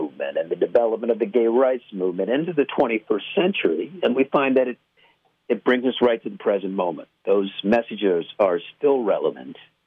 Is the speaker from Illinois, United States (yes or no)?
yes; Chicago, Illinois, United States; growing up in Chicago, the architecture and the, you know, it's a design town